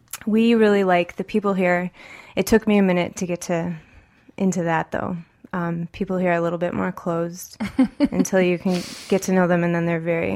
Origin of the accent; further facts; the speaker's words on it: Colorado, United States; now in Michigan, United States; No, I'm from Colorado.